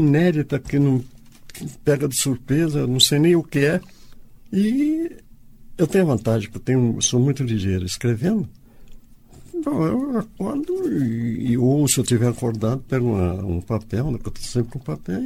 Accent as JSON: {"language": "Portuguese", "town": "Paranaguá", "region": "Paraná", "country": "Brazil", "tie": "born there", "said": "Minha mãe estava grávida de 7 meses, foi passear em Paranaguá. Eu nasci lá no meio do mato."}